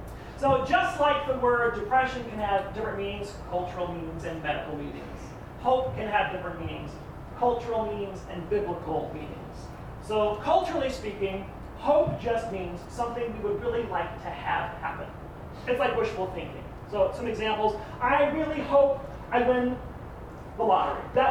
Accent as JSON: {"language": "English", "region": "Louisiana", "country": "United States", "said": "I remember this one time I was driving from Louisiana to Texas with my grandmother, my brother. I'm from Louisiana."}